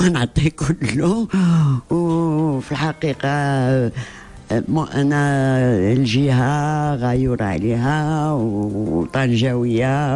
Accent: Tangier, Tanger-Tetouan-Al Hoceima, Morocco; أنا خلقت في طنجة كانت دولية، ولهذا كنا كنشوفوا الأفلام ديال العالم كله

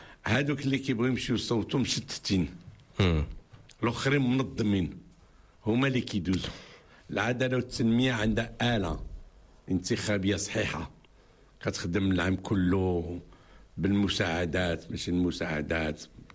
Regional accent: Rif, Morocco; وانا اللي ريفي كنقول لكم يا عباد الله هادشي خاوي

